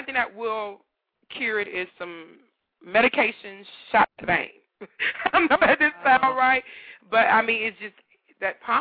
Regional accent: Louisiana, United States; now in Georgia, United States; I know I'm originally from Louisiana. It wasn't as hectic as it wasn't in Louisiana to here in Georgia.

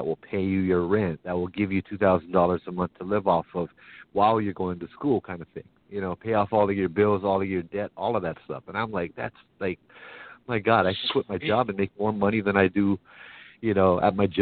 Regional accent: Hawaii, United States; because as a Hawaiian, there are scholarships for me

